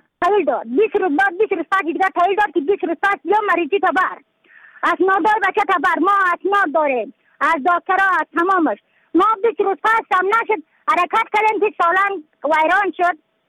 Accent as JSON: {"language": "Persian", "region": "Badakhshan", "country": "Afghanistan", "said": "از بدخشان هستم، مرکز بدخشان، ولسوالی اقل پایان."}